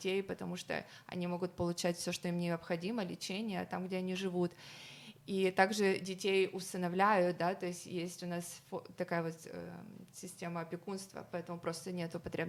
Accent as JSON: {"language": "Russian", "country": "Ukraine", "said": "потому что я сама из Украины"}